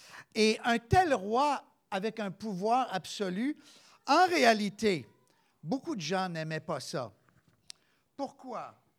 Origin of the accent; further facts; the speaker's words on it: Quebec, Canada; Les Québécois, nous, on peut dire, la majorité en tout cas, on est héritiers des Français, qui étaient les ennemis des Anglais.